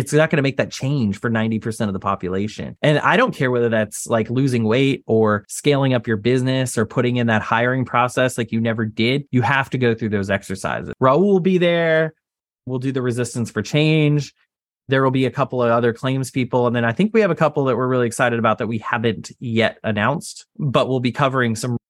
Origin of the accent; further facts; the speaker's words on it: Texas, United States; I grew up in Texas. I did not come from any money. I started working at 13 years old, right?